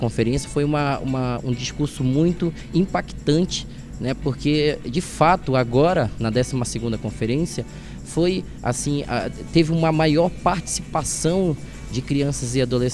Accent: Amapá, Brazil; tenho 19 anos, sou do estado do Amapá e a minha autodescrição, eu sou um jovem preto

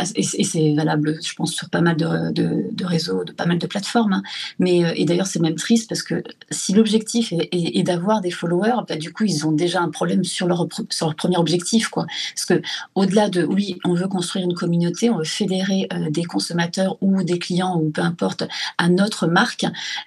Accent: Bar-le-Duc, Grand Est, France; born there; Je suis née à Bar-le-Duc.

